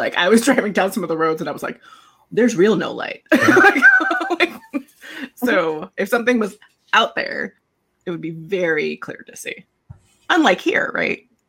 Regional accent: Los Angeles, California, United States; because I'm from Los Angeles.

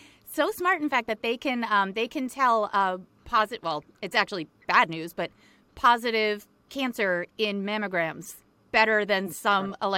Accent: Maine, United States; also born or lived in Boston; I'm from Maine, moved to Boston for about 20 years where this story takes place, and then just moved back to Maine about 2 months ago.

